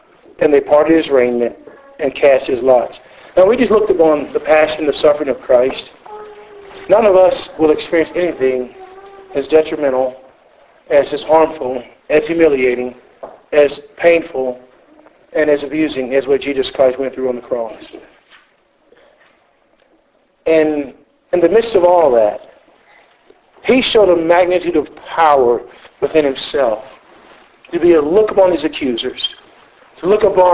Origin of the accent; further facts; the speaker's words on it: United States; Like I'm from the United States. People move to this state.